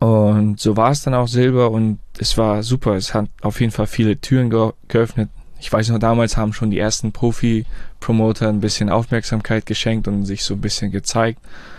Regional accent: Harrislee, Schleswig-Holstein, Germany; Ich bin hier in Flensburg, also ich komme aus Harrisley

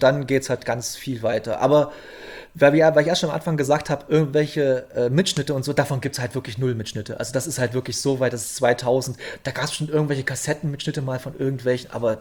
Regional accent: eastern Germany, Germany; Nee, weil ich bin halt hier im Osten groß geworden

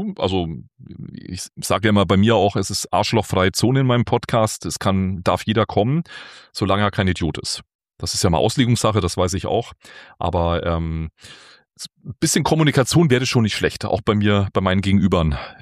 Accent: Bavaria, Germany; born there; Ich habe mich tatsächlich auch in Baden-Württemberg verliebt, bin gebürtiger Franke, ich kenne natürlich die Ecke dort auch ein bisschen.

